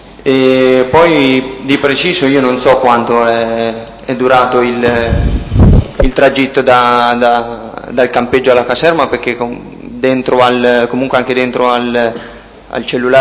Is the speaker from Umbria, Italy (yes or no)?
yes; Perugia, Umbria, Italy; born there; sono nato a Perugia il 22/07/1978.